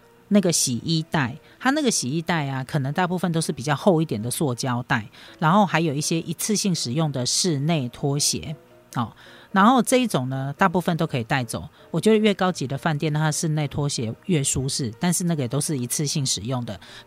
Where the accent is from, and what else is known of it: Taiwan